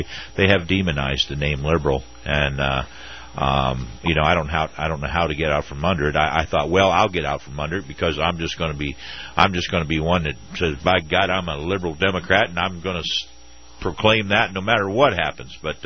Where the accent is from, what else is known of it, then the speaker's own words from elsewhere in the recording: Ohio, United States; I'm from Northwest Ohio.